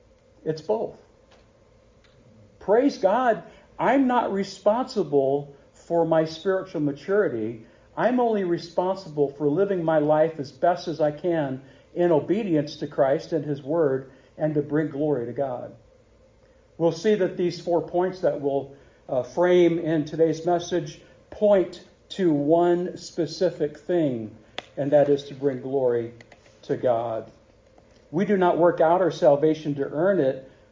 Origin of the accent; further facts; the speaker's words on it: St. Louis, Missouri, United States; I was not a fit for that congregation. I grew up in St. Louis. This was a small town.